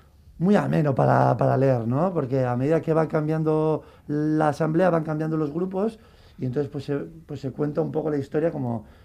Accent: Bilbao, Basque Country, Spain; nosotros somos de Bilbao la Vieja

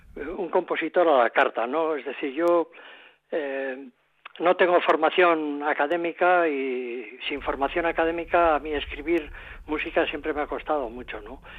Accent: Hondarribia, Basque Country, Spain; que dediqué a la parroquia de mi pueblo el año 1980, está dedicada a la parroquia de Hondarribia el año 80

